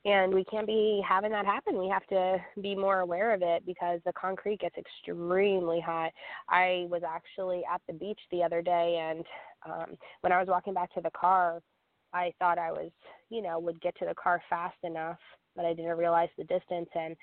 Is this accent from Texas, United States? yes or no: no; New Jersey, United States; I haven't been home to my home state of New Jersey since Christmas.